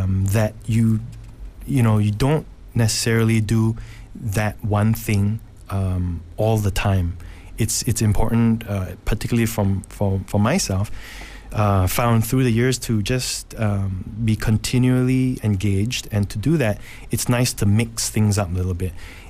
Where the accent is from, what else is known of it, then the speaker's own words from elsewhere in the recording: Malaysia; I do a lot of work in KL, and I'm Malaysian, so I spend a lot of time here